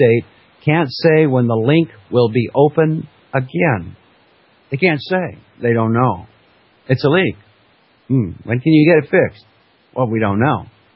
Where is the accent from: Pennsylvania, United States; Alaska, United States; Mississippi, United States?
Alaska, United States; Fairbanks; when I was very young, traveled up to my hometown, Fairbanks, Alaska, and spent the summer working in a geological engineering office